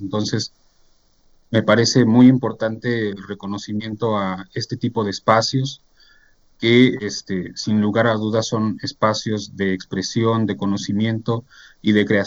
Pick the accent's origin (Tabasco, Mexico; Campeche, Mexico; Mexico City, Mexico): Mexico City, Mexico; also born or lived in Cuautitlán Izcalli; now in Atlixco, Mexico; en Atlixco, Puebla, vivo aquí desde hace casi 8 años. Soy originario de la Ciudad de México, nací en la Ciudad de México. Después me fui a vivir al Estado de México, a Cuautitlán Izcalli